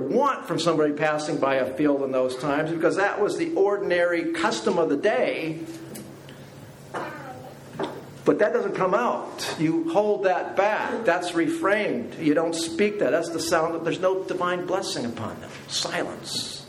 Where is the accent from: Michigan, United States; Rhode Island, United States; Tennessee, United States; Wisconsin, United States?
Wisconsin, United States; Saw my plates on the car, the van. Yeah, I'm from Wisconsin.